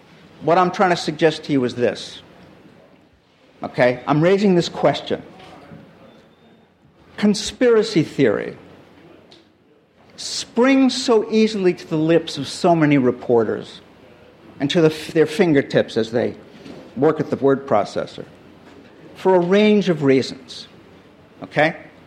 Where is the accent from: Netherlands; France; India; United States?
United States; Chicago, Illinois; including Mayor Daley from my hometown of Chicago